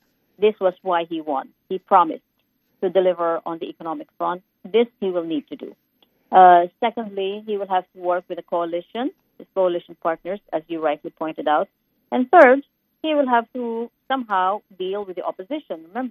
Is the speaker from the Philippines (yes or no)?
yes; Philippines; now in Singapore; but also in the Philippines, I'm a Filipino